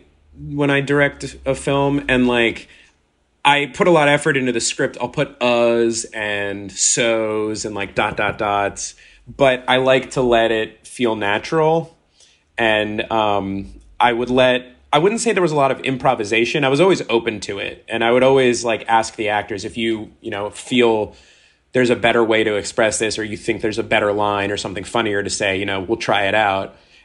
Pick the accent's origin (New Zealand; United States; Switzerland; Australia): United States; Frederick, Maryland; And that's in Thurmont, Maryland, which is this like outskirt of my hometown, Frederick.